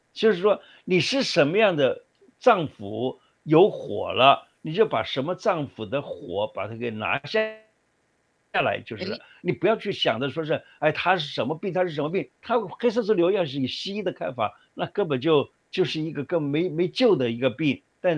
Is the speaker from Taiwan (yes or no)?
yes; Taiwan; 所以我常常看到我们台湾人啊，也是哦，最近看到吃辣也是吃得很凶啊。